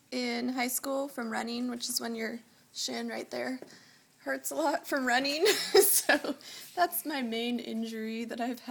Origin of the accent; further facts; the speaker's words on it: Seattle, Washington, United States; I would say my favorite team is the Seattle Mariners, the baseball team in my hometown.